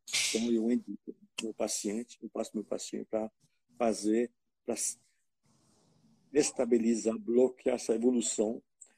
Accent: Switzerland; que eu sou suíça

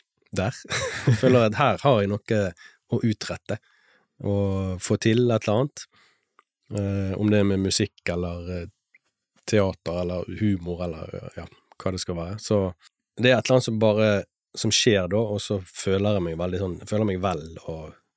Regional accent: Fana, Vestland, Norway; Ja, så jeg er fra Fana, og jeg gikk på Skjold skole

